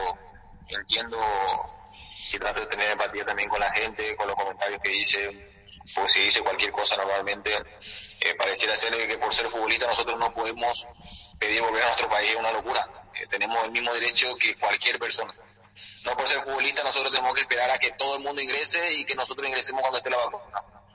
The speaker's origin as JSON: {"language": "Spanish", "country": "Paraguay", "said": "como todo paraguayo, como cualquier paraguayo sacando que seamos futbolistas, es que podamos ingresar al país"}